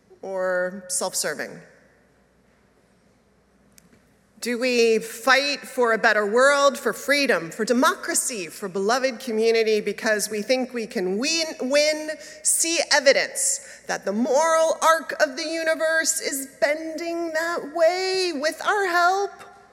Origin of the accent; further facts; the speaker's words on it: New York City, New York, United States; Growing up in the Unitarian Church of All Souls in New York City, the senior minister was Forrest Church.